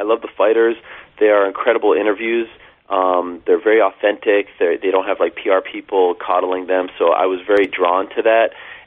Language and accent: English; Montreal, Quebec, Canada; I grew up in Montreal